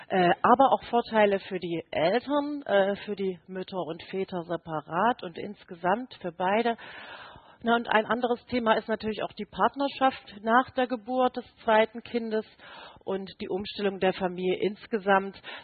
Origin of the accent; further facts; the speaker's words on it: Saxony, Germany; Halle ist in der Nähe von Leipzig, das kennen jedenfalls mehr Leute. Insofern können Sie sich ungefähr vorstellen, wo ich herkomme.